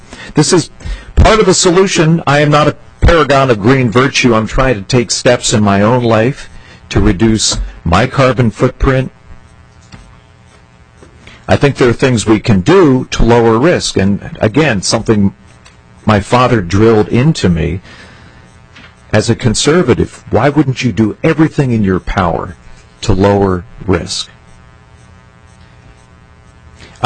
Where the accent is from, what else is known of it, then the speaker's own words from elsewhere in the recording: Lancaster, Pennsylvania, United States; I grew up in Lancaster, Pennsylvania.